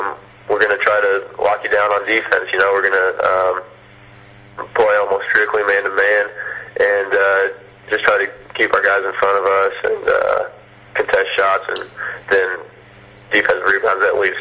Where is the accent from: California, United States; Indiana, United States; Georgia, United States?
Indiana, United States; You know, I'm from Indiana. Great history of basketball in Indiana.